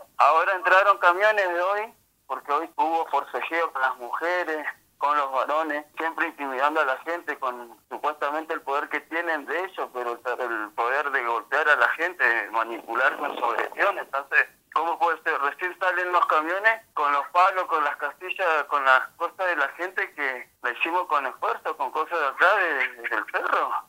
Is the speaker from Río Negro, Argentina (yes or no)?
yes; Bariloche, Río Negro, Argentina; Somos gente que los vota, gente que somos de Bariloche.